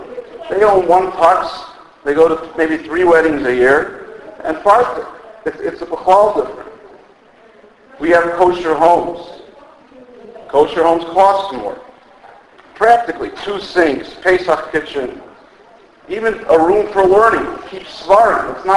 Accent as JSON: {"language": "English", "country": "United States", "said": "It's very, very funny as an American to watch how everybody there in Eretz Yisrael they are buying up for 3 days."}